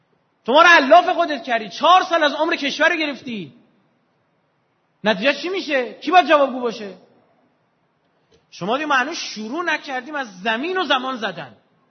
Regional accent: Iran; ما مریخ که نیومدیم که تو این مملکت بزرگ شدیم

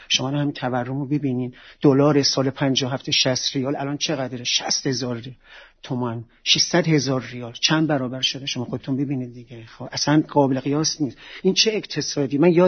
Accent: Iran; منم یک ایرانی هم تو این سرزمین، درس خوندم، بزرگ شدم،

